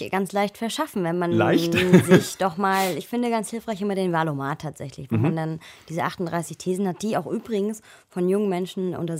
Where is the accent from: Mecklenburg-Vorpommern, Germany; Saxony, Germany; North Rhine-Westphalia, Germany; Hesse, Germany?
Mecklenburg-Vorpommern, Germany; Rostock; now in Berlin, Germany; ich komme aus Rostock ursprünglich, habe aber jetzt die Wahlheimat in Berlin gewählt